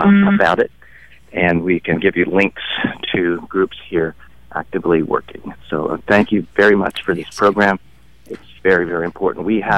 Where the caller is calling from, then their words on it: The Dalles, Oregon, United States; I'm calling from the Dalles, where we have our regional correctional facility called NorCor